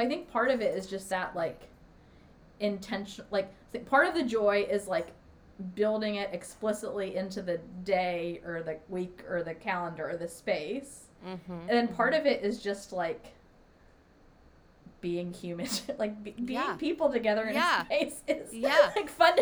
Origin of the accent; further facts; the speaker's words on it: Tennessee, United States; And then, because I'm from Tennessee, and I love